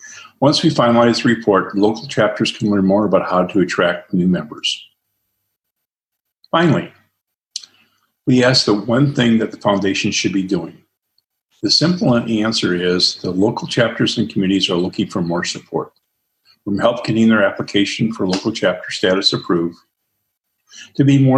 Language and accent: English; Mount Vernon, Washington, United States; from Mount Vernon, Washington.